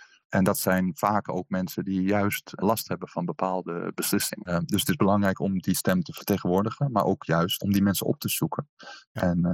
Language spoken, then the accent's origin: Dutch; Wormer, North Holland, Netherlands; Ja, zeker. Ik ben opgegroeid in Wormer en Jesperveld.